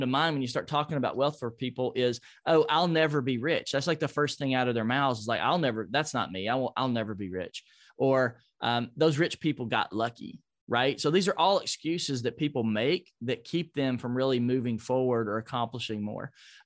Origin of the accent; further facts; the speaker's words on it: Nashville, Tennessee, United States; I would like to see everybody in Nashville, my hometown, to run around with a millionaire plan, just like I did when I was 25 years old.